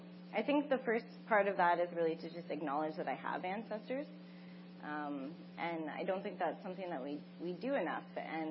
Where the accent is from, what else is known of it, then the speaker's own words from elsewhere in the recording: Sault Ste. Marie, Ontario, Canada; And I come from Bawatin, Sault Ste. Marie.